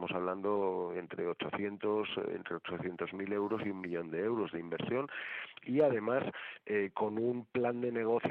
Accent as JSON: {"language": "Spanish", "country": "Spain"}